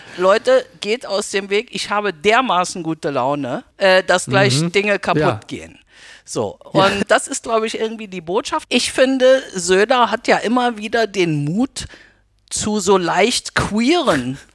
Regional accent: Berlin, Germany; das hält man als Berliner ja nicht aus

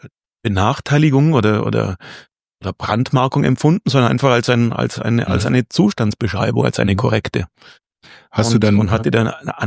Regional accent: Friedrichshafen, Baden-Württemberg, Germany; born there; in meiner Geburtsstadt Friedrichshafen.

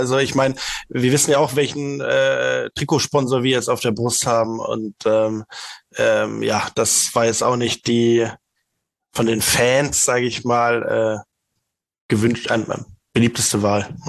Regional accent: Stuttgart, Baden-Württemberg, Germany; als Stuttgarter bin ich, was Pokalfinals angeht, ja auch gebeutelt

